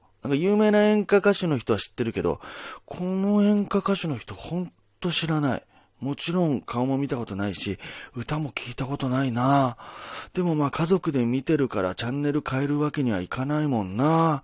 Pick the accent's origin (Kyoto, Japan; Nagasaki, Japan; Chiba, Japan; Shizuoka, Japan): Nagasaki, Japan; まずは、地元が近所、どのぐらい近所なんだろう、これ。